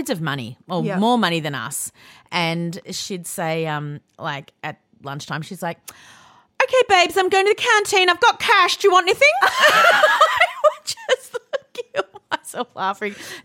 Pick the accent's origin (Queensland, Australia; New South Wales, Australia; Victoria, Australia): Victoria, Australia; Because I grew up in the Yarra Valley.